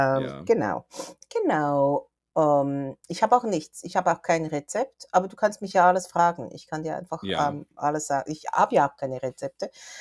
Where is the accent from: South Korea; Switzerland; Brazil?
South Korea; bei uns ist wahnsinnig, also bei uns in Korea, Entschuldigung, ist es, also es war 25 Grad, hohe Luftfeuchtigkeit.